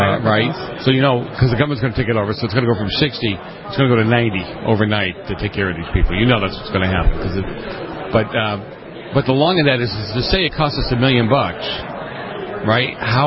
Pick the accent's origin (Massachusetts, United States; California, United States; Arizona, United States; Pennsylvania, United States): Massachusetts, United States; Boston; Again, I grew up in Boston in the 70s with the mafia.